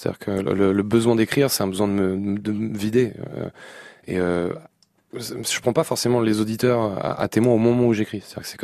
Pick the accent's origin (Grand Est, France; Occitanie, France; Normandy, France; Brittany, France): Normandy, France; Lillebonne; j'ai grandi à Lillebonne, une ville de Haute-Normandie que j'aime beaucoup.